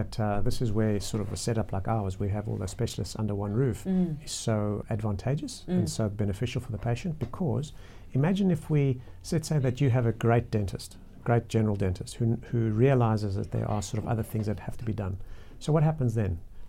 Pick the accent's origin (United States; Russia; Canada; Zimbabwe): Zimbabwe; obviously, I grew up in Zimbabwe